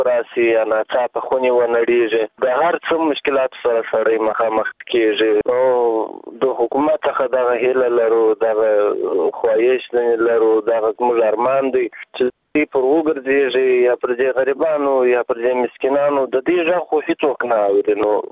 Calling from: Kandahar, Afghanistan; د کندهار ولایت نه

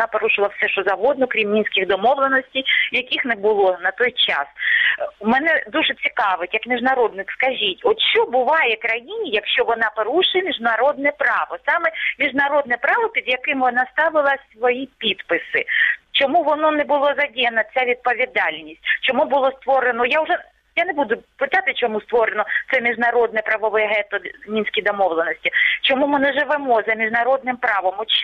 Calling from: Luhansk Oblast, Ukraine; Здравствуйте … Луганщина.

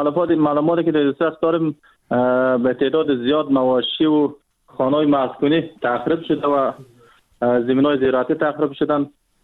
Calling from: Faryab, Afghanistan; از ولایت فاریاب تماس گرفتم.

